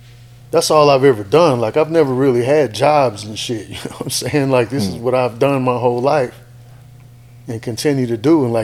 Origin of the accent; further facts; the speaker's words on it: LaPorte, United States; I grew up in LaPorte.